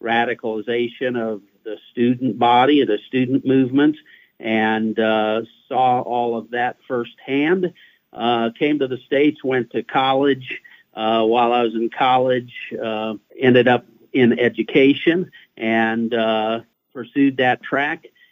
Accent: Eritrea; So I was born in East Africa. My parents were missionaries. They were doing church plants, running orphanages and schools and so forth in the countries of Eritrea and East Africa, up in the Horn of Africa.

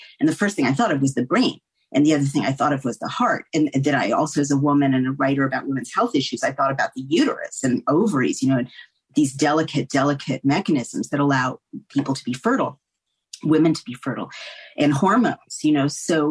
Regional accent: San Francisco, California, United States; I will just preamble this by saying I grew up in San Francisco.

